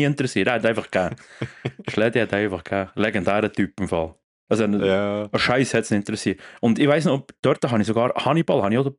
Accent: Meiringen, Bern, Switzerland; ich bin in Meiringen aufgewachsen.

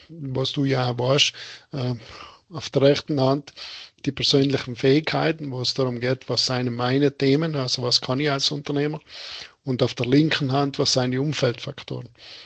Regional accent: Tyrol, Austria; wo man auch vielleicht wir als Tiroler ein bisschen ins Hart gehen

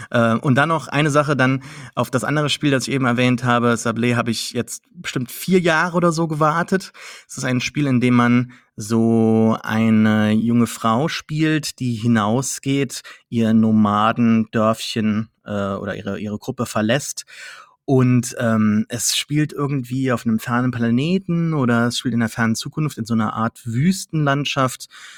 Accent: Saarland, Germany; Bin kein Franzose, obwohl ich Saarländer bin.

